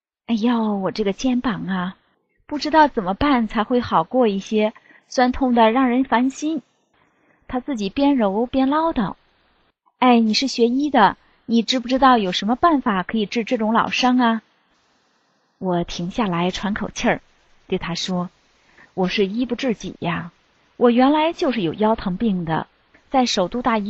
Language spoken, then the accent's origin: Chinese; northern China, China; moved away as an adult; now in Canada; 他是南方人，而我是地道的北方人，如果在中国可能这一辈子都不会认识的。可是我们竟然在一个偶然的机会在加拿大见了面